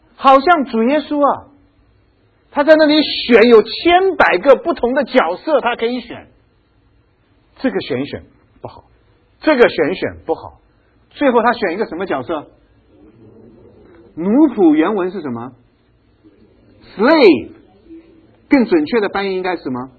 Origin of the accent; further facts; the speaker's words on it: China; 我们中国人谦卑不谦卑？